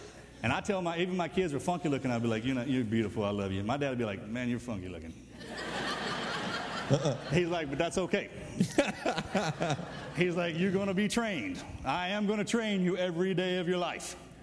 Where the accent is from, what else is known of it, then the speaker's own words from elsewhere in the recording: Texas, United States; I grew up right in the heart, the center of it, in between Houston and Dallas.